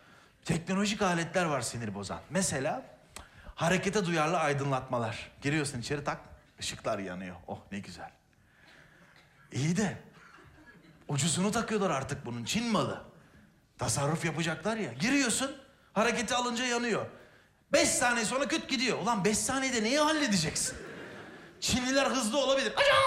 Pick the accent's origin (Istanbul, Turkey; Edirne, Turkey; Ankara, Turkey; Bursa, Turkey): Bursa, Turkey; Çocukken, ben Bursalıyım, bizim tuvalet bahçedeydi. Böyle eski bir Rum evi, eski bir konak gibi bir şey, böyle tek katlı.